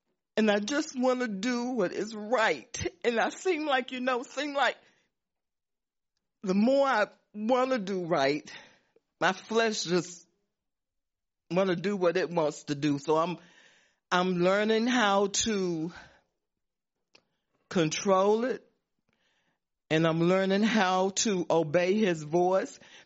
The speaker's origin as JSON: {"language": "English", "town": "Waxhaw", "region": "North Carolina", "country": "United States", "tie": "born or raised there", "lives_now": "Charlotte, United States", "said": "I don't even like Charlotte because my hometown is Waxhaw, and that's right below Charlotte."}